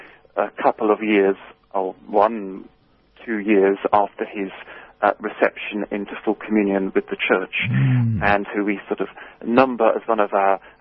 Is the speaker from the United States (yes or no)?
no; United Kingdom; now in South Africa; No, I'm British myself, but I suppose you could say a slight exception to the rule.